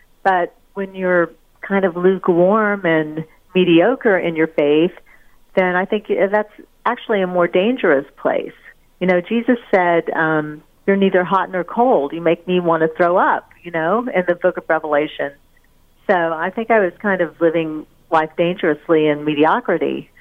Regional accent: North Carolina, United States; I was raised in North Carolina, lived on the coast, and went to East Carolina University

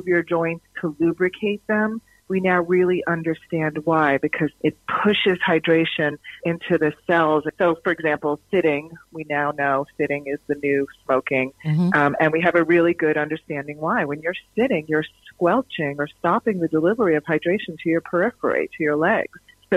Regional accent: New York City, New York, United States; As a New Yorker, we walk everywhere, and that's sort of been taken away from us.

